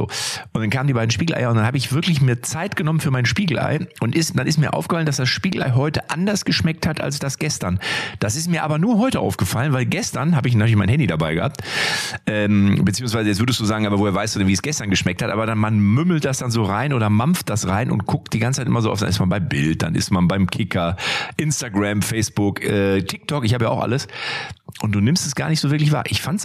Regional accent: Lippstadt, North Rhine-Westphalia, Germany; so ein Fußballspiel in Lippstadt, in meiner Heimatstadt.

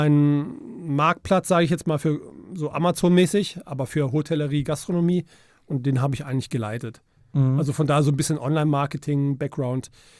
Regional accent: Prüm, Rhineland-Palatinate, Germany; born there; also born or lived in Munich; now in Eifel, Germany; Ich bin gebürtiger Eifelaner, Prüm.

